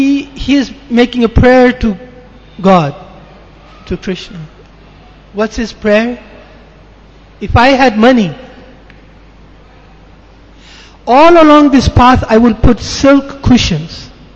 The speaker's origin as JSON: {"language": "English", "region": "England", "country": "United Kingdom", "said": "Now, I'm from England. So in England, in the old times, in the Victorian days, they have barges"}